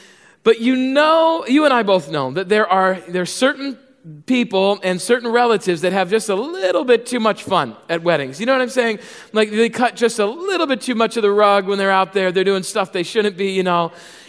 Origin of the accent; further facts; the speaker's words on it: Chicago, Illinois, United States; Now, right here, since I'm from Chicago, I would interject a good Chicago Cubs joke